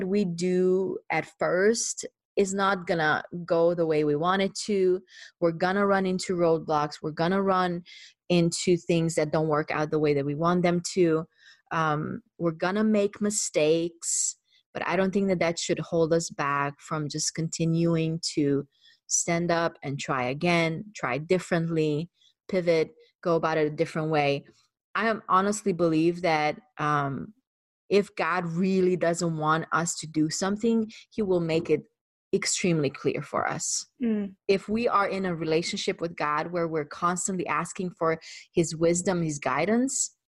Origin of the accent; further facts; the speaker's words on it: Budapest, Hungary; English is a second language; now in Nashville, United States; My husband and I have been living in the US since 2007, but, I was raised in Budapest, Hungary.